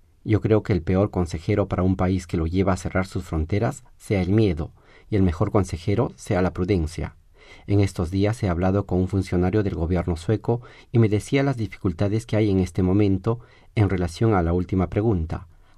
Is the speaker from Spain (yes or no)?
no; Argentina; Antes que nada, yo como argentino y sudamericano agradezco mucho a Suecia por esta acogida